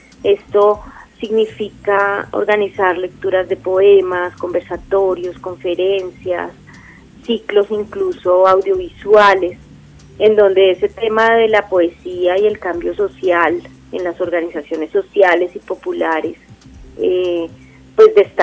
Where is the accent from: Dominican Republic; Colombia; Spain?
Colombia; Somos bastantes poetas colombianos que pertenecemos a WPM